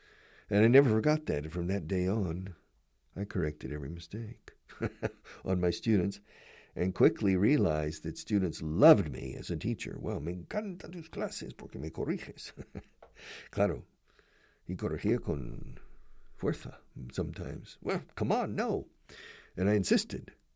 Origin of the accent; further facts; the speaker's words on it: Texas, United States; Good, where are you from? I said, I'm from Texas.